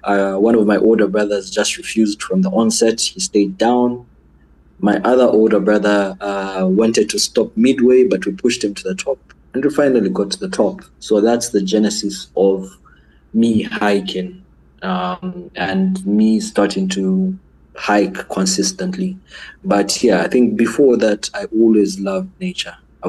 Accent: Kitwe, Copperbelt, Zambia; growing up in Kitwe, the only place which looked like a mountain was Black Mountain.

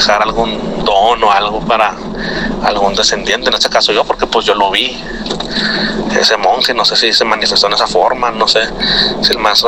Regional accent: El Paso, Texas, United States; de Paso, Texas. Y lo que voy a contar me pasó en Ciudad Juárez. Estaba yo como a la edad de 12 años.

